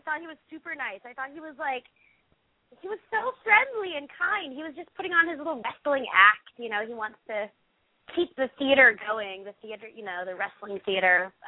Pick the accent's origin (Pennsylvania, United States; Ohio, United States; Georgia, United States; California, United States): California, United States; San Francisco; But I'm from San Francisco, so I'm like a total Chinese food snob, you know.